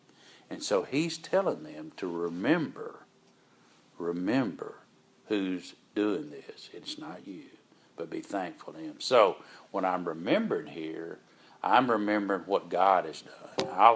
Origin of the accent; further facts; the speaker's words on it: Pine Bluff, Arkansas, United States; a man and his family moved to where I grew up in Pine Bluff, Arkansas, over 50 years ago.